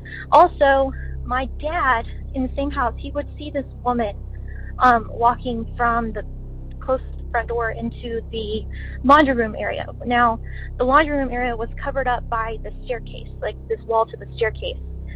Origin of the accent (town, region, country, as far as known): Houston, Texas, United States; born or raised there